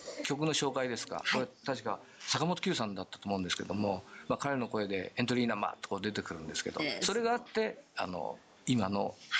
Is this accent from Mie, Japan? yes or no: no; Gifu, Japan; 僕自身岐阜が出身なんで、海のない県なんでね